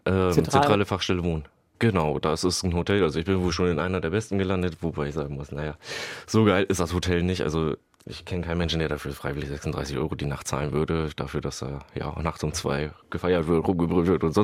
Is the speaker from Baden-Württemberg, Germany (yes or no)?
no; Worpswede, Lower Saxony, Germany; mehrere angeschrieben, auch in Worpswede, in meiner alten Heimat, wo ich auch Arbeit im Metallbau wiedergefunden hätte